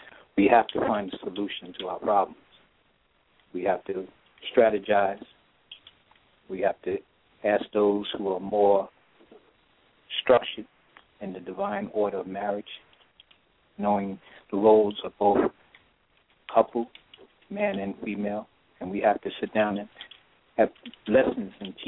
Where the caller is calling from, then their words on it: New York City, New York, United States; I'm residing in, I'm calling from New York City.